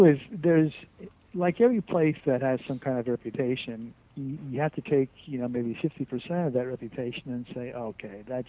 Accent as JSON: {"language": "English", "region": "Connecticut", "country": "United States", "tie": "born or raised there", "said": "Yeah, well, I grew up in New England. I was raised in Connecticut"}